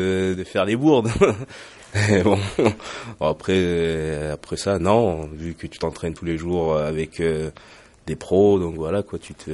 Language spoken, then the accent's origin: French; Paris, Île-de-France, France; Voilà, j'ai 29 ans, je viens de Paris